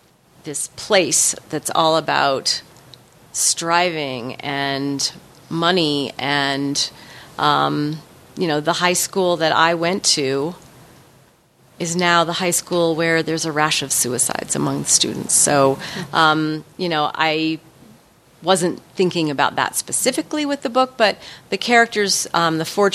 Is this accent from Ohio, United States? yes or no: no; Stanford, California, United States; I grew up on the Stanford campus. It was very groomed and tidy, and we had sidewalks and stores we could ride our bikes to.